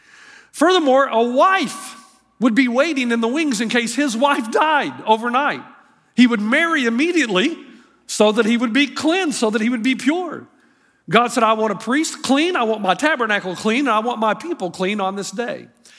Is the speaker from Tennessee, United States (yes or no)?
yes; Tennessee, United States; you know, I grew up in Tennessee.